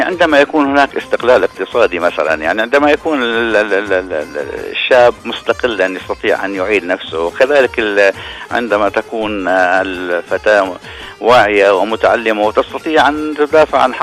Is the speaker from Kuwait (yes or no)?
no; Syria; من سوريا.